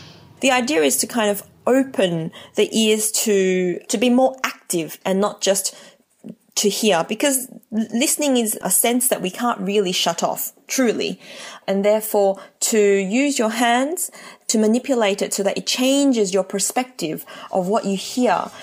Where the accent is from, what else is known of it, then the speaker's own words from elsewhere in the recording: Australia; now in Paris, France; I'm a violinist from Australia.